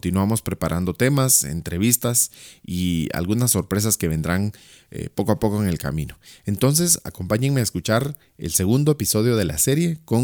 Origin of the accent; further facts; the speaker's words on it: Guatemala; soy guatemalteco, mercadólogo